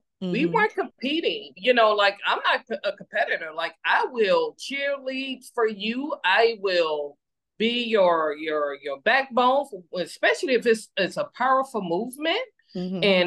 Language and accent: English; Chicago, Illinois, United States; And we embrace each other because we see someone just like me, and I'm from Chicago, but I was in Portland, Oregon.